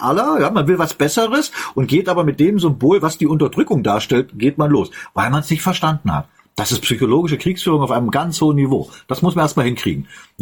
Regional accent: Germany; Ich bin in der DDR geboren, aufgewachsen.

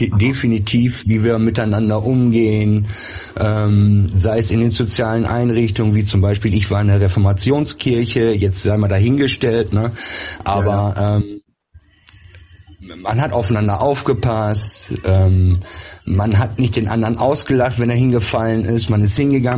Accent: West Germany, Germany; Im Westen. Ich wurde westlich erzogen.

